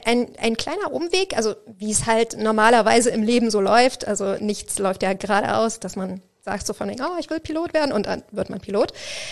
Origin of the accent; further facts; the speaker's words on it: Düsseldorf, North Rhine-Westphalia, Germany; ich komme aus Düsseldorf eigentlich, habe dort Kommunikationsdesign studiert